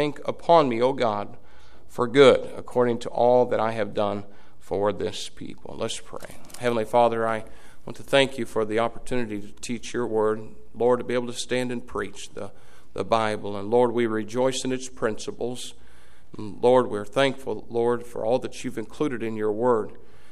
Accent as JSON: {"language": "English", "country": "United States", "said": "And I feel like that as an American, excuse me."}